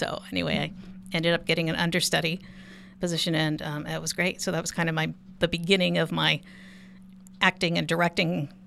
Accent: San Diego, California, United States; When I was 15, I grew up in San Diego.

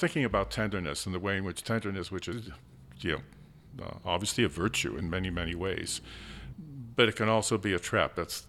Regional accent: San Francisco, California, United States; I grew up in San Francisco. Our house was just a block and a half from the ocean. So I spent a lot of time at Ocean Beach with my brother and sisters and so forth.

